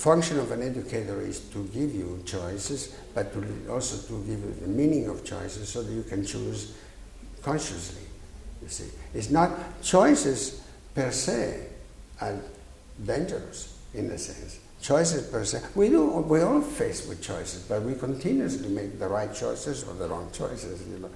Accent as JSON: {"language": "English", "town": "Milan", "region": "Lombardy", "country": "Italy", "second_language": "English", "said": "I come from Milano. In Milano, there are 5 drawers."}